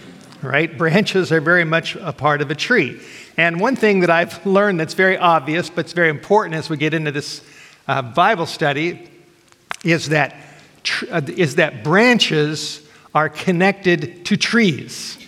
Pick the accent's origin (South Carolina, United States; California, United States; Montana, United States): California, United States; Los Angeles; moved away as an adult; now in Idaho, United States; I grew up in Los Angeles, where things are very different from North Idaho. I've been in Idaho with my family now for about 14 years